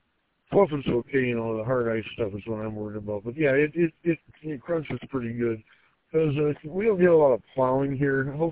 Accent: Gaylord, Michigan, United States; I grew up in Gaylord in the 70s and 80s, so it was a lot different back then.

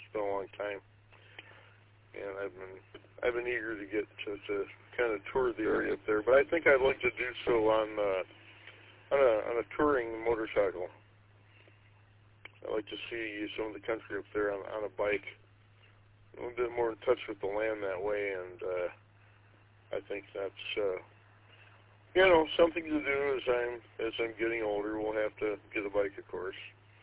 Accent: Gaylord, Michigan, United States; now in Indian River, United States; I rent a fairly cheap cabin up here in Indian River, quiet town. Suits me well. I grew up in Gaylord, just my former hometown, but too busy for me at this point.

